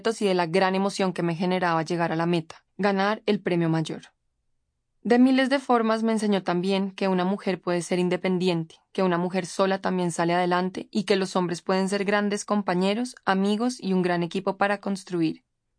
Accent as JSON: {"language": "Spanish", "country": "Colombia", "said": "Soy una joven colombiana"}